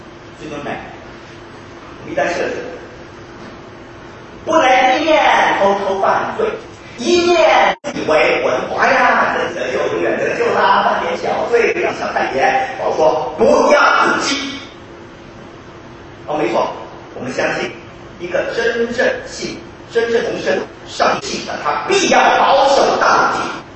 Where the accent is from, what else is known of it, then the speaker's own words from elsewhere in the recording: China; 我们中国人应当脸红，应当羞愧